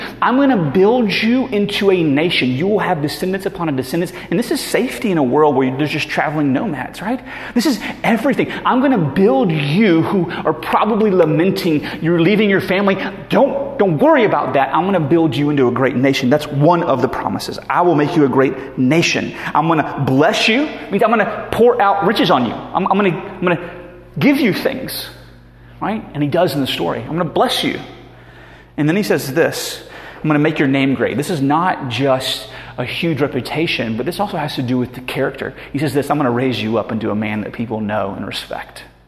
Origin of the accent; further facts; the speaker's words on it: Dothan, Alabama, United States; also born or lived in Birmingham, Alabama; Even when I was growing up, when I moved from Dothan, Alabama to Birmingham, Alabama, I was wearing jams that were orange and gray